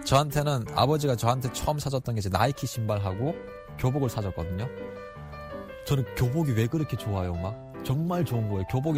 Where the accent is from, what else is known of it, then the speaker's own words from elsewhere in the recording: North Korea; born there; 저는 북한에서 태어난 걸 정말 후회했어요.